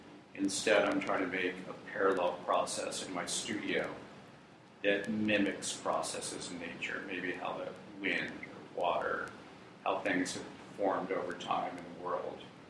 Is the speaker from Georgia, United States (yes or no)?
no; Santa Monica, California, United States; also born or lived in New York; I grew up in Santa Monica Canyon, went to CalArts for a couple years, moved to New York in the early 80s for nearly 20 years, and then made it back to Venice